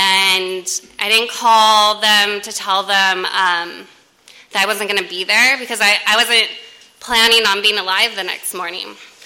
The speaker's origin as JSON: {"language": "English", "town": "San Diego", "region": "California", "country": "United States", "tie": "born or raised there", "said": "I grew up in South San Diego, so I was the only white girl."}